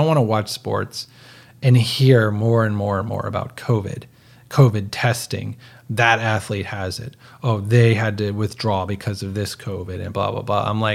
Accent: United States; it's like how proud I am to be an American. I don't know. Like, I'm not ashamed of being an American

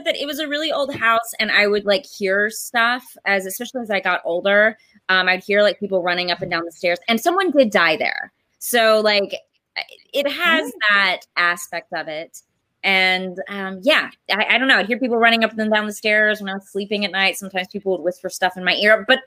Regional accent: Marshall, United States; now in Los Angeles, United States; you basically just bought the house we grew up in Marshall.

